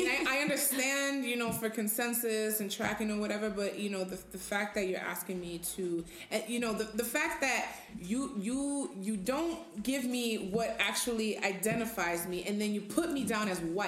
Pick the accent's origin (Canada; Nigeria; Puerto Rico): Puerto Rico; So it was interesting because then I had to go back to everything that I had learned through my education in Puerto Rico. I went through, you know, kinde